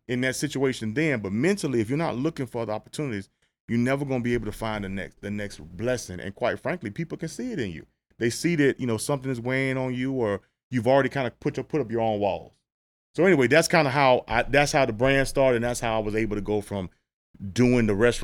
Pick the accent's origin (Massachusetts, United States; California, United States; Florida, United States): Florida, United States; Tampa; So we became friends, and he was from Vegas, and I'm from Tampa, Florida.